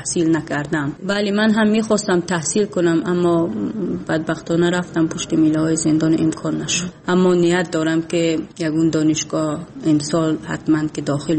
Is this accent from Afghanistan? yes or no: no; Tajikistan; اصلا وقتی که من بیرون از تاجیکستانم بودم